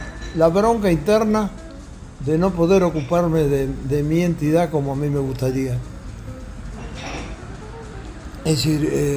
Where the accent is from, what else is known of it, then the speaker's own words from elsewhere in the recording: Concordia, Entre Ríos, Argentina; now in Buenos Aires, Argentina; Yo Vine de Concordia a estudiar acá a Buenos Aires